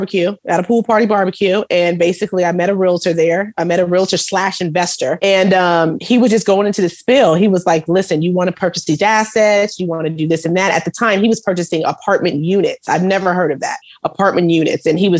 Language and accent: English; Atlanta, Georgia, United States; So I was like, yeah, I'm from Atlanta too.